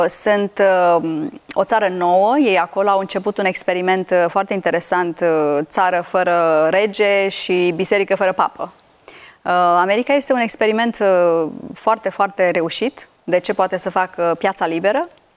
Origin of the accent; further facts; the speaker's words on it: Romania; Deci am avut o mare admirație față de cultura americană crescând în România și crescând în comunism